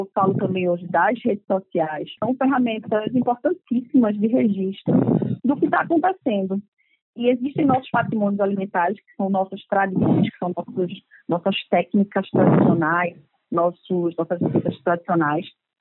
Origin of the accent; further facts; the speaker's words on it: Pernambuco, Brazil; Ali abraçada ao que sempre identificou a gente como povo, como grupo, como pernambucano, como nordestino.